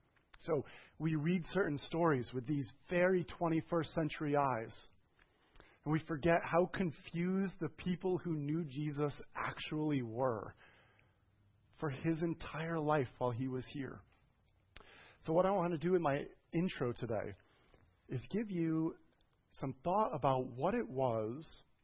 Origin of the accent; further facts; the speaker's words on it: United States; I mean, as an American who went to public school, I know that's not my fault.